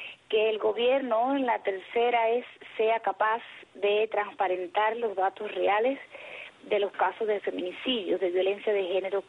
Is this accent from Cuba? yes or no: yes; Cuba; somos las mujeres cubanas